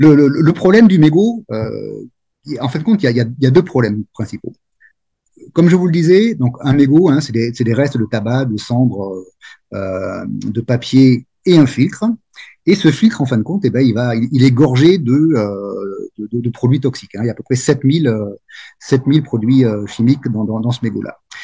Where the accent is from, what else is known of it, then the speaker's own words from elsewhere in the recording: Nouvelle-Aquitaine, France; je suis originaire du Pays Basque, mais j'ai travaillé longtemps dans l'agroalimentaire, dans pas mal de coins de France et de l'étranger.